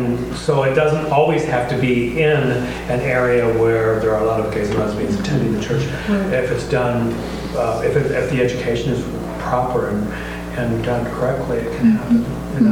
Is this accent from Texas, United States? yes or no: no; Chicago, Illinois, United States; I'm from the Chicago area, and I can just tell you that most of the Reconciling congregations are in the north side